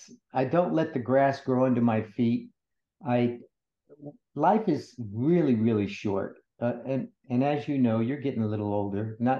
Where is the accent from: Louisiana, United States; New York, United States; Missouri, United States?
New York, United States; New York City; born there; also born or lived in Santa Barbara; I was born in New York City and eventually came out with my parents to California. My father's job brought him out here and we settled in Santa Barbara where I spent my second portion of my teenage years.